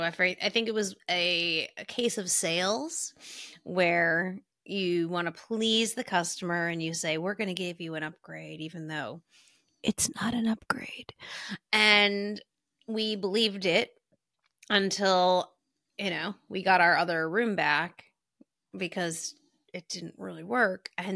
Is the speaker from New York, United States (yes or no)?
yes; New York, United States; I'm from New York. I love tap water there.